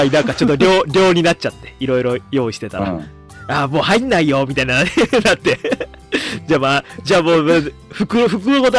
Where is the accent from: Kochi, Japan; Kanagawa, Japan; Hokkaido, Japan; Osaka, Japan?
Kochi, Japan; あ、どうも僕高知から来ましたって言ったら、高知って驚いてくれてましたね。